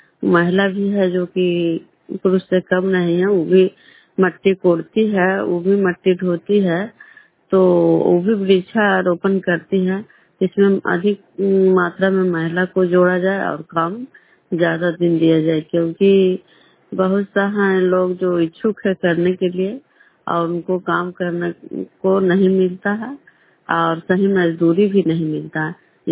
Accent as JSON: {"language": "Hindi", "town": "Nalanda", "region": "Bihar", "country": "India", "said": "Programme खुदरा पंचायत नालंदा जिला नवसा प्रखंड के निवासी हूँ।"}